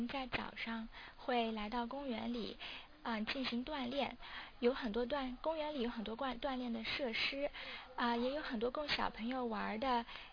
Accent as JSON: {"language": "Chinese", "region": "southern China", "country": "China", "said": "虽然我是南方人，但是我的外公以及我的爷爷都是北方人，"}